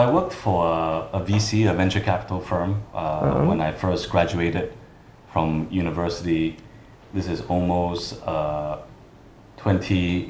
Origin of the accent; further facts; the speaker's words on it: Singapore; also born or lived in Beijing; now in Jakarta, Indonesia; Yeah, but I'm originally from Singapore.